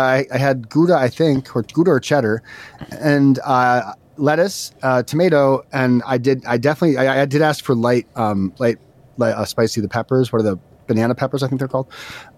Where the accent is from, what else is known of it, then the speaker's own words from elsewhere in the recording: Northeast, United States; I'm not sure what you guys might call it, but I'm from the Northeast, and you know, a Demon Soul is a Demon Soul up here.